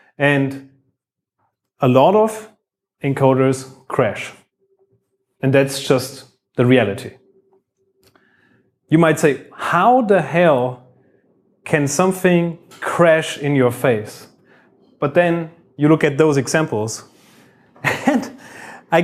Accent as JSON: {"language": "English", "region": "Bavaria", "country": "Germany", "second_language": "English", "lives_now": "Düsseldorf, Germany", "said": "I work in Düsseldorf. I come from Bavaria."}